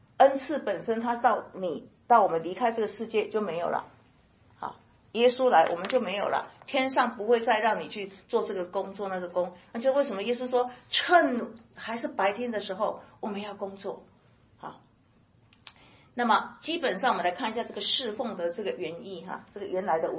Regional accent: China; 我们都中国人都很了解哈，

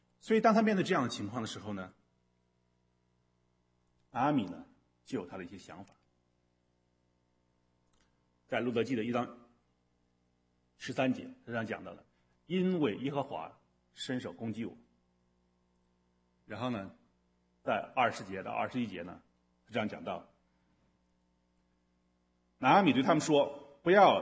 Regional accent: China; 像对我们中国人也一样，对犹太人

